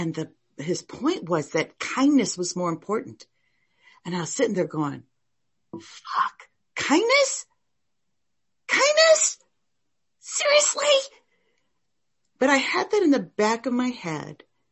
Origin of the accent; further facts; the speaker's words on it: Hawaii, United States; moved away as an adult; when I came from Hawaii to the mainland when I was 27, we ended up in Boston and I turned into the road rage bitch.